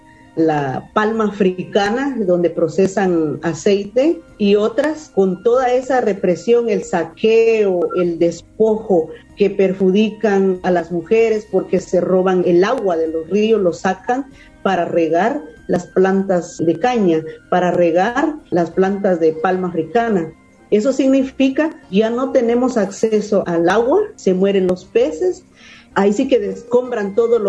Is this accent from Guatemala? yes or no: yes; Guatemala; montón de criminalización que hay hacia defensores en Guatemala. Entonces, he sido muy criminalizada en mi país